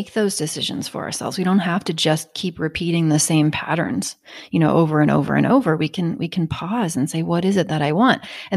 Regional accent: Kansas, United States; You know, I'm from Kansas, and I remember it took me a while to come out because

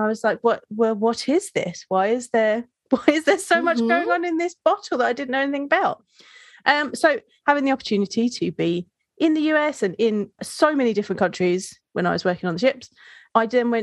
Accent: United Kingdom; And so being a Brit, that meant that I was doing a lot of working out of the US.

